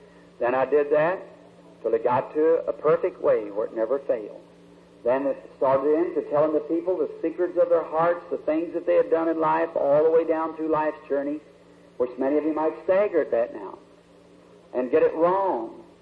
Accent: Ireland; We're Irish by descent and by nationality, rather.

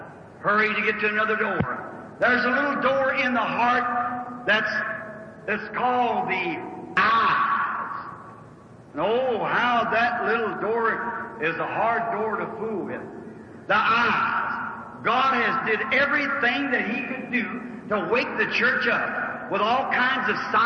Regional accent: Kentucky, United States; You know, I was raised in Kentucky, as I told you. Mama used to put us up in the loft.

